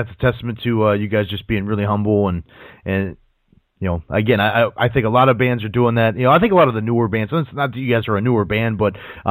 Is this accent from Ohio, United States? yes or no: yes; Cleveland, Ohio, United States; now in Nashville, United States; I'm a Midwest guy, too, man. I grew up outside of the Cleveland, Ohio area.